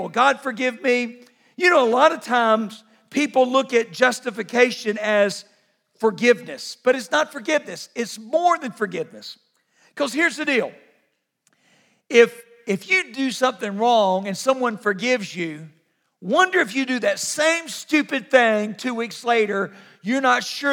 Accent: Jacksonville, Florida, United States; I grew up in Jacksonville, Florida, not far from Blackshear, Georgia.

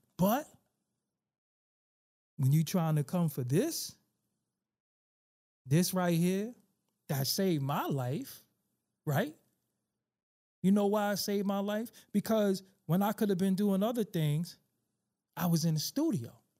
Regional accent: United States; How are we supposed to feel when we, in this country, being Black American men and women, in this country, built the whole music scene for what it is

